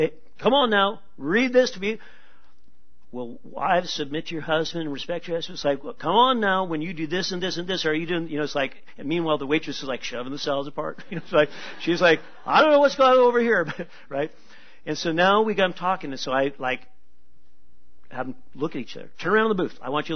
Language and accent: English; California, United States; There are Ku Klux Klan. We're from California.